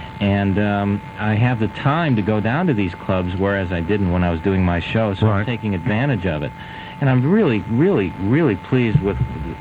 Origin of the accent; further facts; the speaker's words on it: Tucson, Arizona, United States; But growing up in Tucson, Arizona, there was no one there to sort of, as a mentor, to go, oh, you know what you should do is comedy.